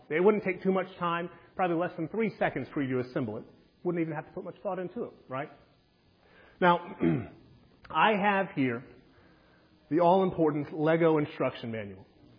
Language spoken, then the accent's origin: English; Ogallala, Nebraska, United States; As Brother Eric said, I'm from Ogallala, Nebraska.